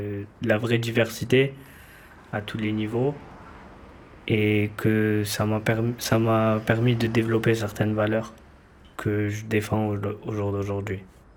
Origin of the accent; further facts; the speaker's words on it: Pau, Nouvelle-Aquitaine, France; moi, de base, je suis né à Bagatelle. Je suis arrivé à Tabar-Bordelongue quand j'avais 1 an. Et j'ai toujours vécu là jusqu'à l'heure d'aujourd'hui.